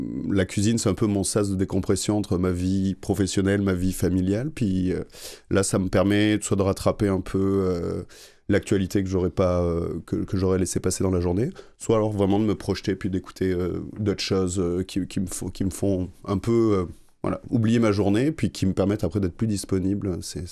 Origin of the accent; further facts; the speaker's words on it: France; accent: French; Comme vous l'entendez aussi à mon accent, je suis français.